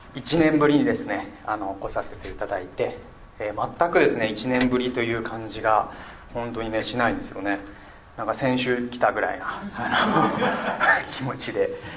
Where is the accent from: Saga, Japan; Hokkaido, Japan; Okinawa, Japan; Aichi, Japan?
Aichi, Japan; born there; で愛知県生まれです。